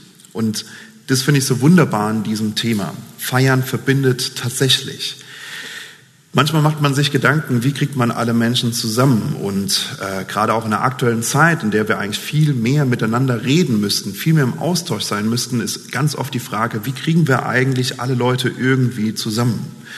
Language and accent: German; Rhineland-Palatinate, Germany; Ich komme aus der Pfalz ursprünglich und genauer gesagt aus der Saarpfalz. Das ist so ein schmaler Grenzstreifen zwischen Rheinland-Pfalz und dem Saarland.